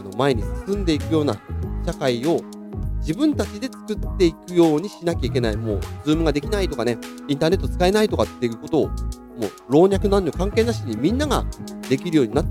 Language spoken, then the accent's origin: Japanese; Hokuriku, Japan; born there; まあ僕北陸生まれなんでね、あえて北陸を出しちゃいますけれど